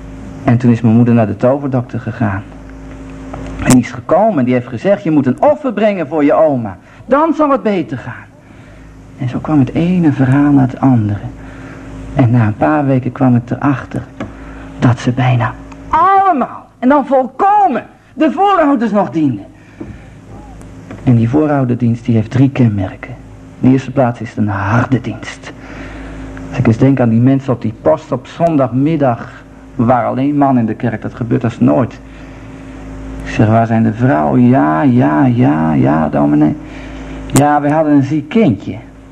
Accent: Netherlands; Dat zo ver gaat ook in Holland, waar ik vandaan kom, is dat nog.

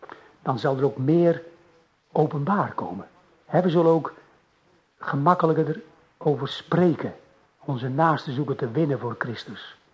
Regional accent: Sliedrecht, South Holland, Netherlands; Nou, ik ben zelf afkomstig uit Sliedrecht en het Baggerdorp.

